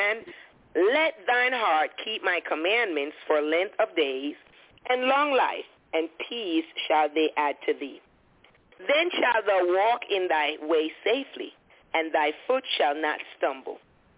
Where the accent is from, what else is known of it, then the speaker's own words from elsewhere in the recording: Jamaica; because growing up in Jamaica and stuff, it was so hot, whatever, whatever.